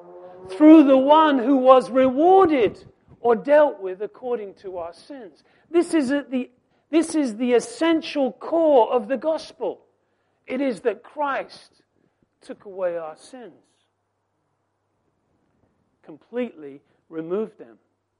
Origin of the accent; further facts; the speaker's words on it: England, United Kingdom; Because she's Russian and I'm English.